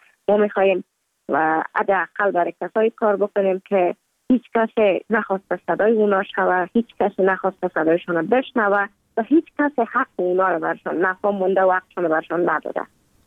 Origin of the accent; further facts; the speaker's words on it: Kabul, Afghanistan; also born or lived in Mazar-i-Sharif; بعد از تولد من تا 5 سالگی ما در مزار بودیم، بعد ناقل کابل شدیم چون به اساس کاربار که پدر جانم داشت ما در کابل زندگی نکردیم و من مکتب در اونجا خواندم. دوره طفولیت ما در کابل سپری کردیم